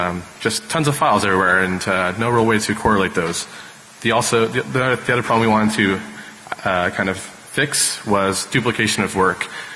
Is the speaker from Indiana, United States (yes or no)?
no; Seattle, Washington, United States; I'm from Seattle.